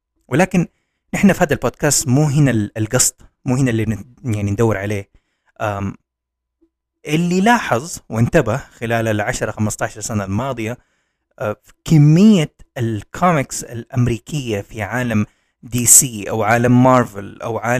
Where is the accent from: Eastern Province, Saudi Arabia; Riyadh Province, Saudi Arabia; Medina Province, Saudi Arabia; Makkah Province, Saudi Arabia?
Makkah Province, Saudi Arabia; Jeddah; بما أني أنا من جدة هتكلم عن جدة